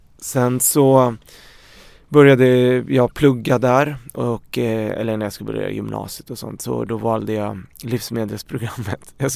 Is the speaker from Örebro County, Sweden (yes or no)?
yes; Örebro, Örebro County, Sweden; also born or lived in Beirut, Lebanon; Och vi kom ju till Sverige 1990. Och då var jag 6 år gammal. Vi flyttade direkt till Örebro. Och det är där jag är uppvuxen.